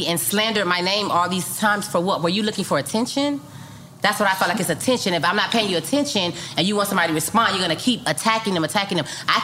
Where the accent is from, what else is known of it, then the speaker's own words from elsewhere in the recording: Miami, Florida, United States; but then I'm from Liberty City, Miami, Florida.